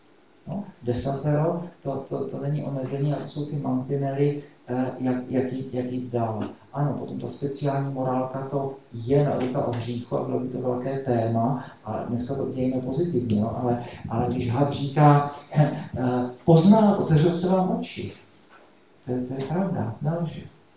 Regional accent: Brno, South Moravian Region, Czechia; born there; Tak v Brně jsem se narodil, ne? Tak to je hrozný. Mohl jsem se narodil v New Yorku, to bylo dobrý. Já jsem se narodil v roce 66

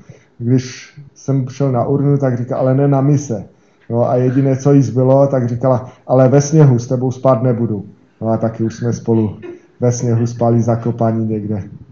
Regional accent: Moravian-Silesian Region, Czechia; born there; já jsem se narodil na Slezsku, takže 10 kilometrů do Polska, 10 na Slovensko, vyloženě v tomhle jistém cípu. Takže tam jsem chodil do církve bratrské od mala.

